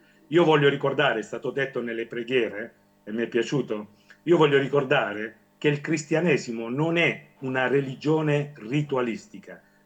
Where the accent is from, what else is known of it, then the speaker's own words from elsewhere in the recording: Manfredonia, Apulia, Italy; vengo da Monfredonia, sono nativo di Monfredonia